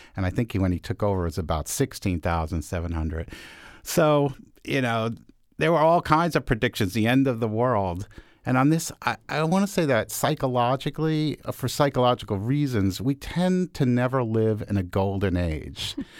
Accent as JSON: {"language": "English", "region": "New York", "country": "United States", "said": "I'm a New Yorker. I understand."}